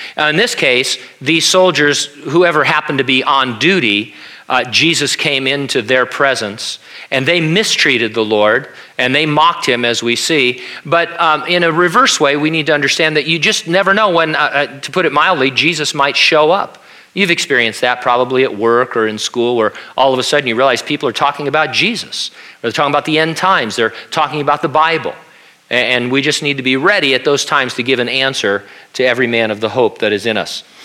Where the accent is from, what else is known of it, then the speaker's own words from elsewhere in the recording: United States; I love living in America. I love being an American.